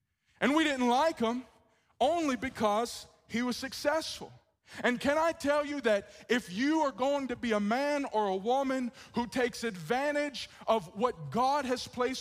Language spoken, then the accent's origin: English; the South, United States; Like I said, we're from the South.